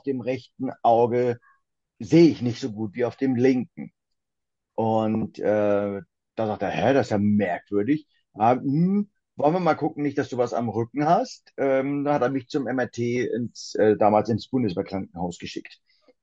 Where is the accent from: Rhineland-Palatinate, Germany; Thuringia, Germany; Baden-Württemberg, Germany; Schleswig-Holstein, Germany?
Schleswig-Holstein, Germany; Sylt; now in Hamburg, Germany; ich komme aus Hamburg, also ich lebe jetzt mit meiner Frau in Hamburg, komme gebürtig aber von der wunderschönen Nordseeinsel Sylt. Wir haben zu Hause einen landwirtschaftlichen Betrieb